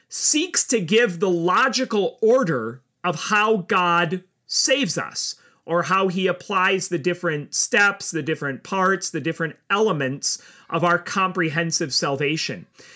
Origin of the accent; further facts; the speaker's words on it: Minnesota, United States; I grew up in Minnesota with the Great Lakes, Joel.